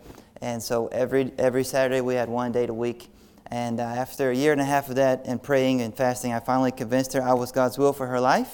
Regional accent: Georgia, United States; I'm from Georgia, just an hour west of Atlanta.

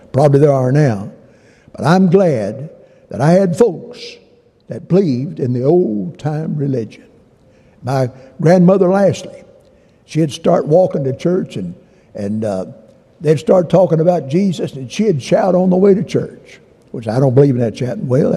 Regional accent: Soddy-Daisy, Tennessee, United States; But I was born and raised down in Saudi, Tennessee, as you've heard me say many times. That's the garden spot of the world, I've told you. But it was a great place to live.

